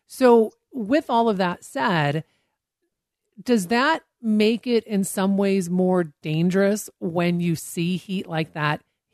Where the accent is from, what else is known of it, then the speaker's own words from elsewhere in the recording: Washington, United States; also born or lived in Multnomah County, Oregon; I grew up in that part of the country. I was born in Multnomah County. I grew up in Southwest Washington. I still have family in those areas.